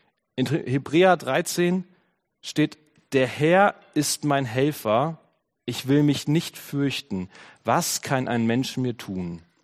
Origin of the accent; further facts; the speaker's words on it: Germany; Ich glaube, wir sind Deutsche, wir können das nicht besonders gut.